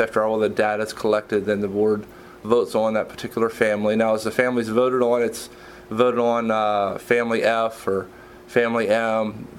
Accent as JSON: {"language": "English", "town": "Breezewood", "region": "Pennsylvania", "country": "United States", "tie": "born or raised there", "said": "Yes, I was born and raised in Breezewood, so I'm a local."}